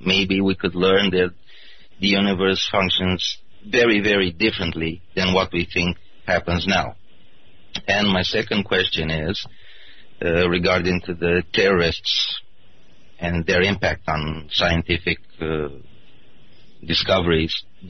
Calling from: Romania; Good evening. I'm calling from Romania.

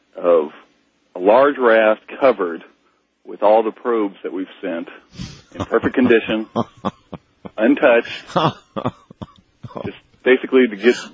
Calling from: Indianapolis, Indiana, United States; I'm calling from Indianapolis.

